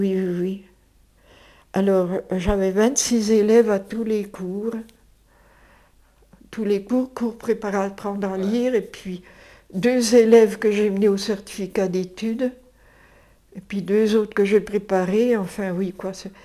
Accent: Dijon, Bourgogne-Franche-Comté, France; De Dijon, je suis

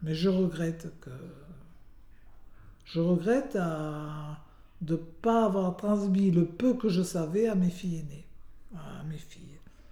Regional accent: Narbonne, Occitanie, France; quand j'étais jeune à Narbonne, vous alliez au marché. Ouais. Tout le monde parlait occitan.

